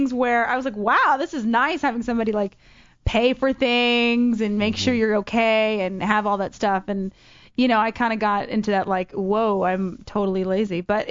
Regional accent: the South, United States; But I'm from the South. That's like an everyday thing there.

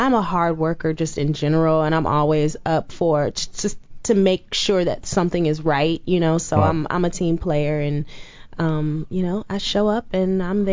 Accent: Oakland, California, United States; I'm from Oakland, California, mm-hmm. so I would see Cats on TV, like the commercial when I was little

